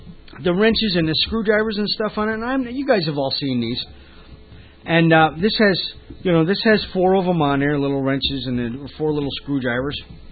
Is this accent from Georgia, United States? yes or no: no; New York, United States; Well, my accent isn't Pennsylvanian because I'm from New York